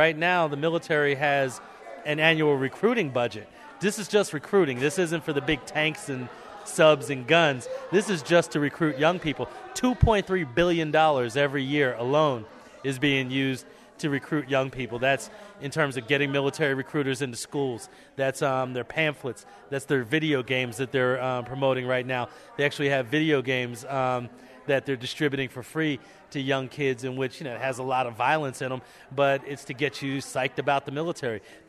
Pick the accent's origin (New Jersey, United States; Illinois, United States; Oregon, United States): New Jersey, United States; Camden; I grew up in Camden, New Jersey. You know, Camden at the time had the highest per capita murder rate in the country